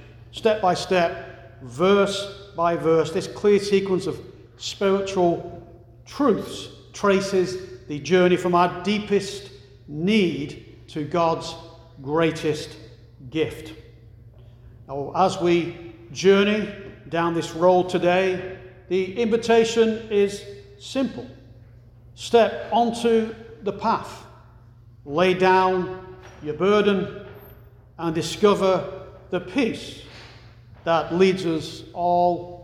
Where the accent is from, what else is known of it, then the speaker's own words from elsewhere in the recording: England, United Kingdom; So growing up in England, Roman roads were kind of an accepted artifact of the landscape.